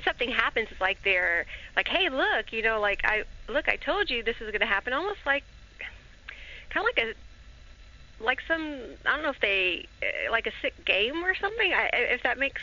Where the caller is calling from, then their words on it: Oregon, United States; Hi, Kevin. … I'm calling from Oregon.